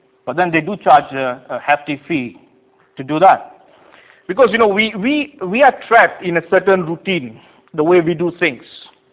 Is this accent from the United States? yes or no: no; Malaysia; When I was growing up in Malaysia, we just copy what the Japanese did.